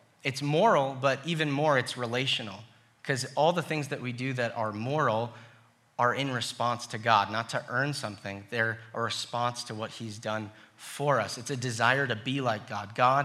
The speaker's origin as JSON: {"language": "English", "region": "New York", "country": "United States", "said": "I'm a New Yorker. We have humidity."}